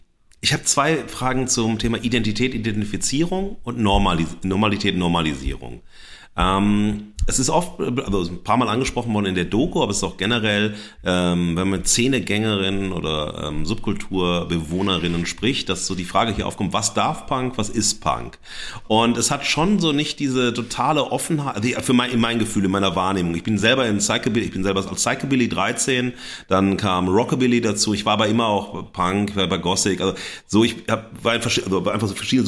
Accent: North Rhine-Westphalia, Germany; ich bin am Niederrhein groß geworden

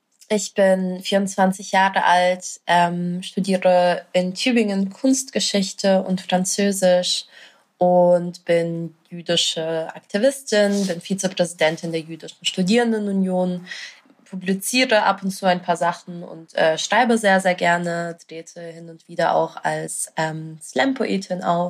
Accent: Belarus; now in Germany; Ich meine, wenn man nur migrantisch ist, dann wäre es in meinem Fall, bin ich Deutsche oder bin ich Belarusin? Also stand ich irgendwie zwischen diesen beiden Ländern.

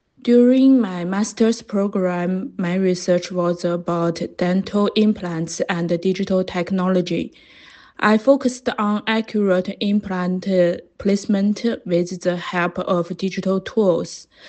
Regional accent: China; English is a second language; now in Bologna, Italy; I'm from China.

